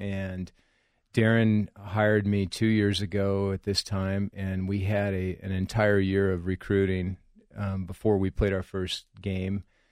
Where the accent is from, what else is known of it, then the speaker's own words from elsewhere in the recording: Albuquerque, New Mexico, United States; I grew up in Albuquerque, New Mexico.